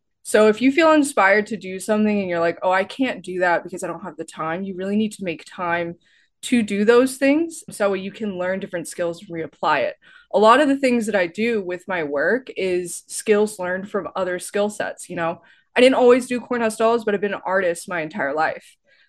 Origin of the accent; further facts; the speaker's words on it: Texas, United States; so I grew up in Northeast Texas area, and my dad was living on like a farm slash ranch.